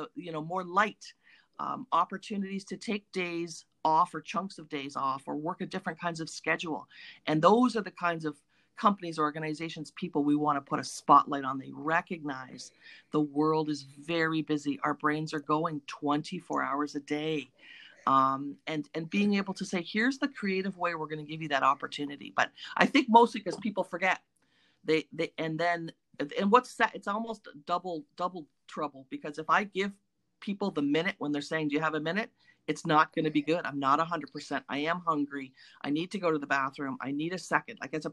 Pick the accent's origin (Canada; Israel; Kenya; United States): Canada; And I love being Canadian. I will always be Canadian. I'm very proud of it.